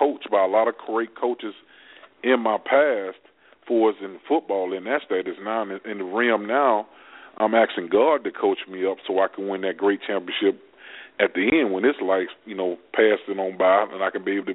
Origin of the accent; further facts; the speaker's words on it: Prichard, Alabama, United States; me being growing up in Pritchett, Alabama, being a graduate of CFFI High School on the back-to-back, 87-88 champion. Now we're in the Hall of Fame here in Mobile, Alabama, the whole team.